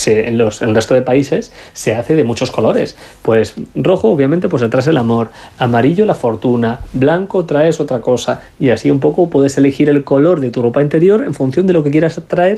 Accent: Spain; Y así somos los españoles.

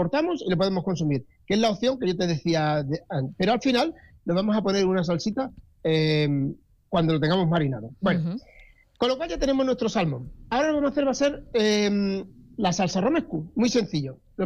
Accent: Tarragona, Catalonia, Spain; born there; Además es de Tarragona, precisamente, de donde yo nací hace ya algunos años

